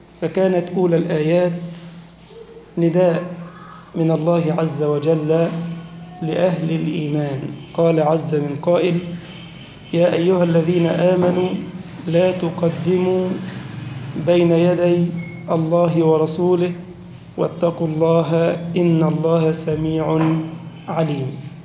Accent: Egypt; واجعل بلدنا مصر أمنا أمانا سخاء رخاء وسائر بلاد المسلمين

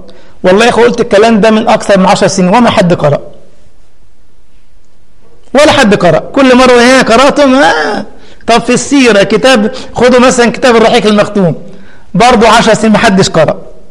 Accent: Egypt; بنسميه احنا عندنا في مصر يقول لك بينبط على فلان

